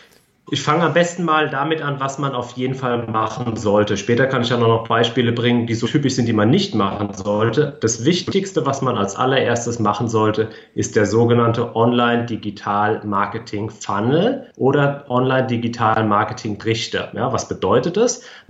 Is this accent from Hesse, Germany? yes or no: yes; Bensheim, Hesse, Germany; born there; Nee. Ich bin gebürtiger Bensheimer.